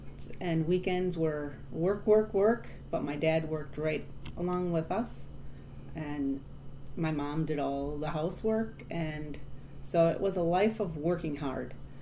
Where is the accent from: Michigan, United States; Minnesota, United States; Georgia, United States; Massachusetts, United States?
Michigan, United States; Menominee; I was born in Menominee, Michigan, in a hospital, and was raised on a dairy farm.